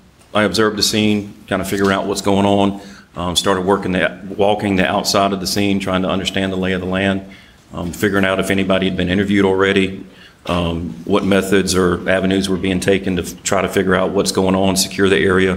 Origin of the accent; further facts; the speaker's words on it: Orangeburg, South Carolina, United States; moved away as an adult; now in Charleston, United States; I was born and raised in Orangeburg, South Carolina. Graduated from Orangeburg High School. Graduated from Limestone College with a bachelor's in criminal justice. Began my law enforcement career in Orangeburg in 1996. Moved to Charleston in 1999, where I have been since.